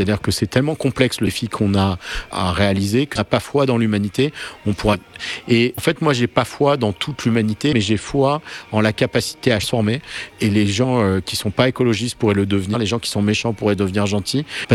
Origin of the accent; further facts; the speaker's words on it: Nice, Provence-Alpes-Côte d'Azur, France; Mais mon inspiration, moi, je suis niçois